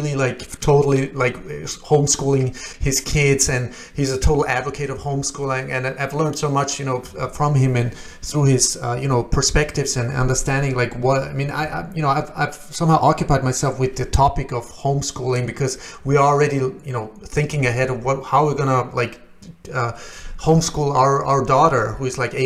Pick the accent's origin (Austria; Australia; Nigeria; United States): Austria; English is a second language; also born or lived in Shiraz, Iran; I myself, I was born in Iran, in Shiraz near the Persian Gulf, and then with 7 years old, my parents got divorced after a few years, and then my father took me to Austria where he already been.